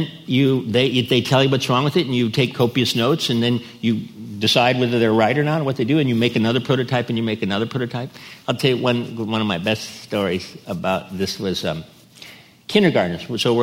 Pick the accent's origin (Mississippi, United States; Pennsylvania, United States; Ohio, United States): Ohio, United States; I grew up in Ohio in a working class family.